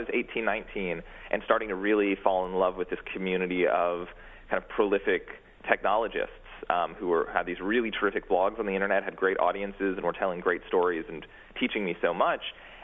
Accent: New York City, New York, United States; I am, yeah. Yeah, born and raised on the Upper West Side.

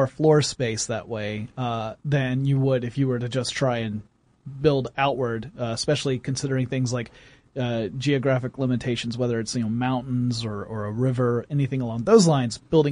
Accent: Georgia, United States; In my hometown, like where I grew up, which is in rural Georgia, which it's no longer rural.

